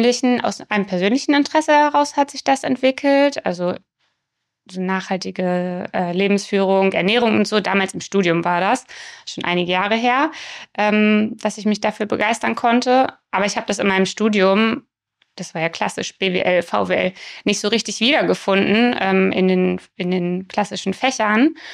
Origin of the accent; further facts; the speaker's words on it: Hanover, Lower Saxony, Germany; Ich komme aus Hannover, bin hier in der Region geboren, zur Schule gegangen und habe Wirtschaftswissenschaften in Hannover studiert im Bachelor. Und meinen Master habe ich dann im Ausland absolviert. Ich war in Schottland